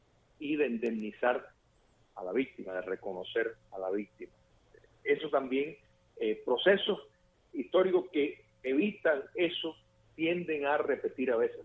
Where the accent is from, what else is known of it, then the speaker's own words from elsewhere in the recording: Cuba; moved away; los cubanos que vivimos fuera del territorio nacional, que seguimos siendo cubanos y Cuba sigue siendo nuestra patria porque la llevamos dentro.